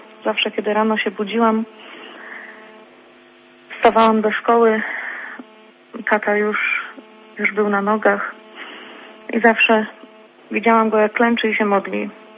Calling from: Wolsztyn, Greater Poland Voivodeship, Poland; Jestem tutaj z okolic Wolsztyna.

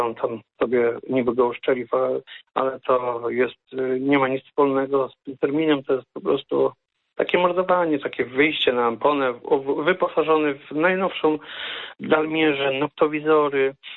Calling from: Subcarpathian Voivodeship, Poland; Ja pochodzę z Podkarpacia, z Bieszczad, także moja rodzina pokoleń i zawsze związani też z lasem

